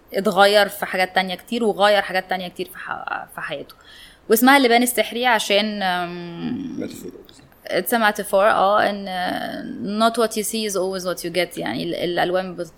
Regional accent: Egypt; اللي هي اللي كبرنا عليها في مصر

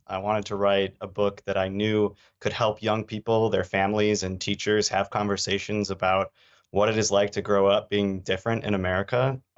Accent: Michigan, United States; you're not defined by your surroundings the way I felt I was growing up in Northern Michigan.

